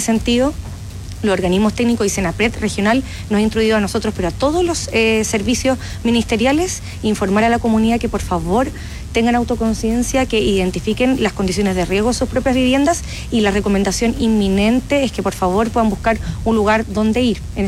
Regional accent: Chile; tenemos historia de desastre en Chile, somos súper chilenos

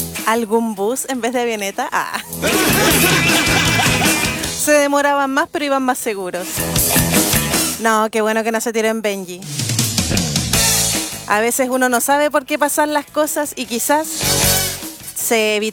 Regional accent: north, Chile; now in Valdivia, Chile; los que venimos del norte, que allá es lindo a su manera, por supuesto.

